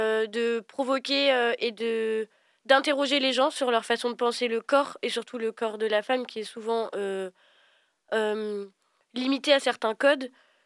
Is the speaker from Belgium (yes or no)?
no; France; Parce que moi, j'ai grandi en France, j'y suis allée qu'une fois au Congo.